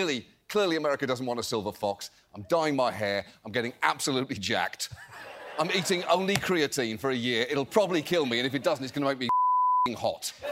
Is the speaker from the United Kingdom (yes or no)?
yes; England, United Kingdom; when I was growing up in England